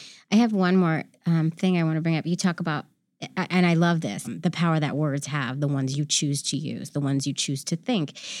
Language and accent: English; San Francisco, California, United States; I grew up in San Francisco